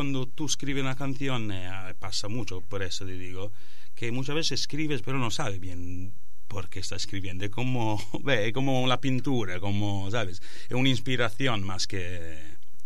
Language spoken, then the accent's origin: Spanish; Sardinia, Italy; Spanish is a second language; moved away as an adult; now in Barcelona, Spain; porque yo soy sardo de Sardegna, vivir en Sardegna, pero luego yo he ido a Barcelona